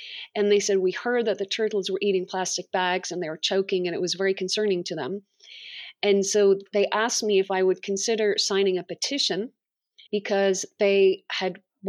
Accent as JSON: {"language": "English", "town": "Dublin", "region": "Leinster", "country": "Ireland", "tie": "born or raised there", "said": "whether it was being by the sea, because I grew up in Dublin, or going into the woods, I really, really love trees."}